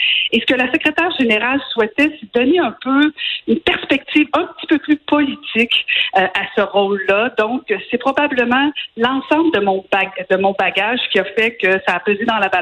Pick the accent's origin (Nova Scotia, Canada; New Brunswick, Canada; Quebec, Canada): Quebec, Canada